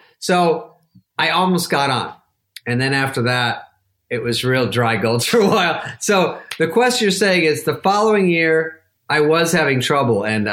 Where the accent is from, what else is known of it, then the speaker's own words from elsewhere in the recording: Arizona, United States; I was from Arizona, never really been back east.